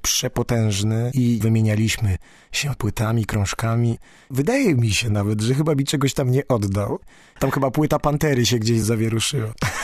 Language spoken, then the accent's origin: Polish; Szczecin, West Pomeranian Voivodeship, Poland; w rodzinnym Szczecinie będę. Raz do roku co najmniej muszę zagrać w rodzinnym mieście